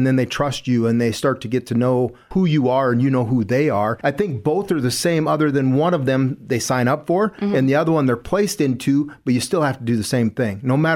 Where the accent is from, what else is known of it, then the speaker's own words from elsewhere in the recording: Chester, South Dakota, United States; I grew up in Chester, the booming metropolis of Chester, South Dakota. So if you know where that's at, and I love and appreciate my small town experience there